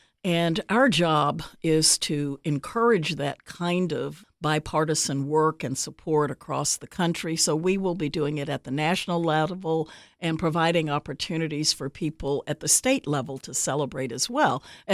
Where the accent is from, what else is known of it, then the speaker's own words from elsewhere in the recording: United States; what it means to me as an American and as a woman in this wonderful country